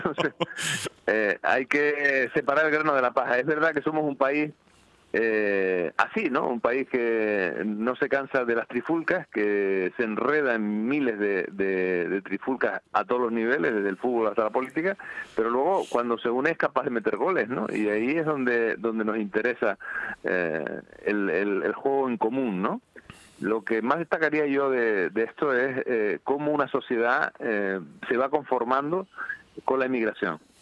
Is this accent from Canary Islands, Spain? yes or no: yes; Canary Islands, Spain; la solidaridad de vida con Canarias, que somos frontera sur de España